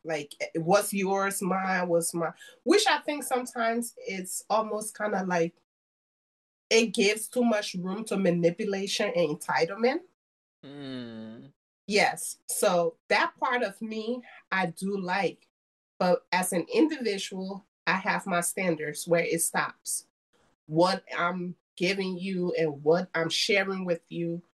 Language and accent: English; Liberia; moved away; So being born and raised in Liberia, I also feel God doesn't make mistakes. I was born in Liberia for a purpose, to serve a purpose.